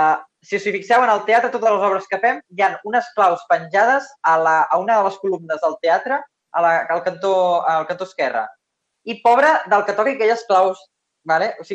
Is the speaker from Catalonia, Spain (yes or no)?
yes; Sabadell, Catalonia, Spain; Jo soc molt sabadellenc